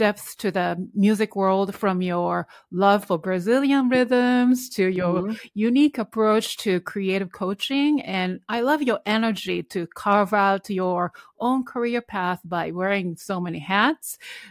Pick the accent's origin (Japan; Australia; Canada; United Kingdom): Japan; now in United States; I am originally from Japan. Although I'm Korean, now I'm American.